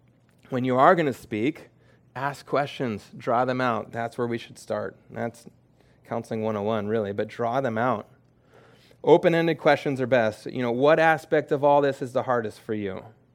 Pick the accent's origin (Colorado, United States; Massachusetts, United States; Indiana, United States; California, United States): California, United States; Maybe it's just because I'm from California, but in California, we wait till, like, they're almost done with their sentence.